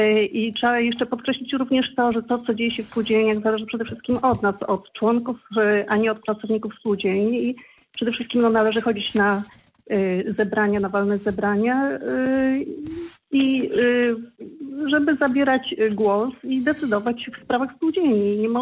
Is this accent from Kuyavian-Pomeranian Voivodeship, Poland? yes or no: yes; Bydgoszcz, Kuyavian-Pomeranian Voivodeship, Poland; jestem z Bydgoszczy.